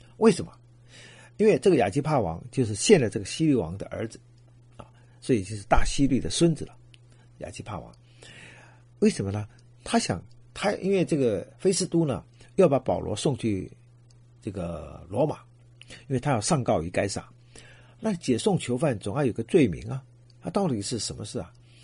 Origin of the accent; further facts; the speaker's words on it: China; 所以我们中国人说的嘛，敌人的朋友而就是我的敌人